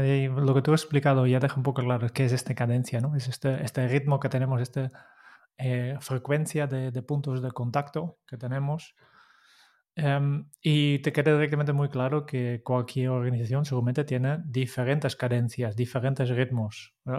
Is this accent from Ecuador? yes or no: no; Netherlands; Spanish is a second language; Yo no, como holandés.